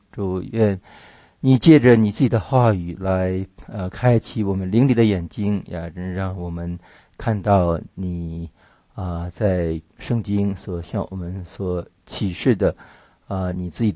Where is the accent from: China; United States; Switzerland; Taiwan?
China; Tianjin; 我们家乡话，有天津人的一句话叫，我们有个说法叫蝎子粑粑独一份